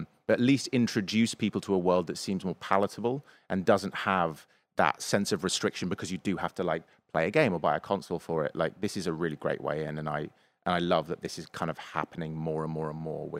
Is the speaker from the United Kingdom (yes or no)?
yes; England, United Kingdom; So it's Mario for me. I'm English.